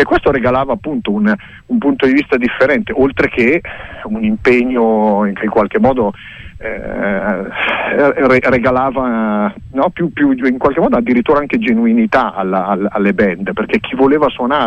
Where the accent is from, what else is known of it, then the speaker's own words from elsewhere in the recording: Biella, Piedmont, Italy; sono di Biella, quindi arrivo dalla profonda provincia a nord del Piemonte